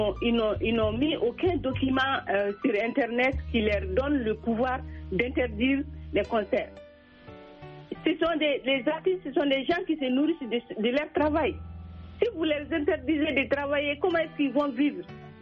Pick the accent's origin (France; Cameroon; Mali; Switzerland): Mali; nous on a détruit ça chez nous au Mali. On a détruit d'abord au Mali.